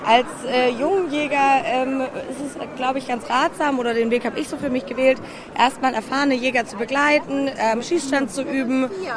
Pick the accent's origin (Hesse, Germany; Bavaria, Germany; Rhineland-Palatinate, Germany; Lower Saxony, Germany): Bavaria, Germany; Ich komme nämlich ursprünglich aus Bayern und habe da noch Familie.